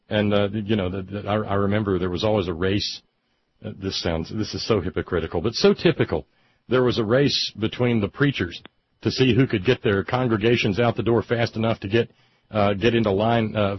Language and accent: English; Alabama, United States; I mean, they're in my hometown where I grew up in Alabama.